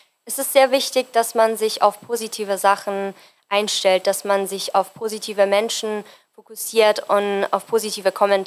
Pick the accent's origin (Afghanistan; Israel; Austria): Afghanistan; German is a second language; now in Germany; Ich bin 22 Jahre alt. Ich bin seit Ende 2015, also seit 6,5 Jahren in Deutschland und ich komme ursprünglich aus Afghanistan.